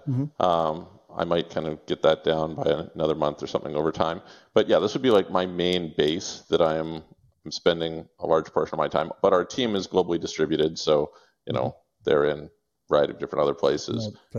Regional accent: Canada; I'm from Canada.

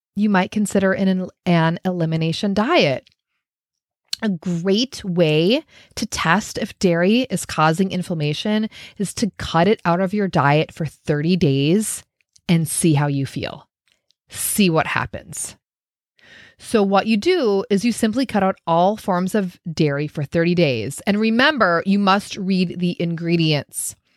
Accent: Minnesota, United States; Anyway, and I gotta say, you know, I grew up in Minnesota. I was literally the dairy queen.

